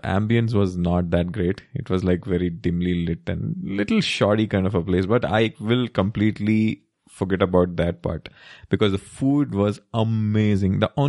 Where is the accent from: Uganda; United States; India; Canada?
India; Kerala; We are from Kerala. They have different kind of biryani there.